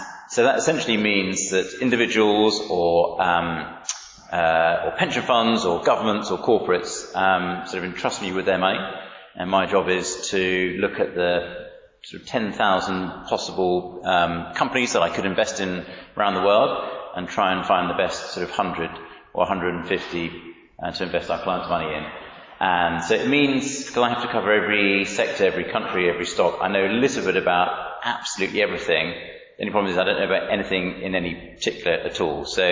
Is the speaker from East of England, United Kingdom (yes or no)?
yes; Cambridge, East of England, United Kingdom; I grew up in Cambridge, my parents were great, not Christians